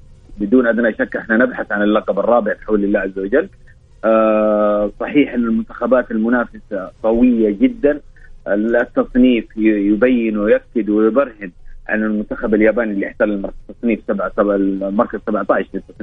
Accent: Saudi Arabia; دائما نحن كسعوديين ندخل هذه البطوله

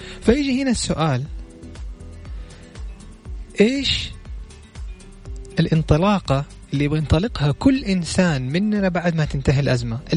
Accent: Saudi Arabia; راح نفتخر فيه كلنا كسعوديين وكعرب وكخليجيين وكمسلمين

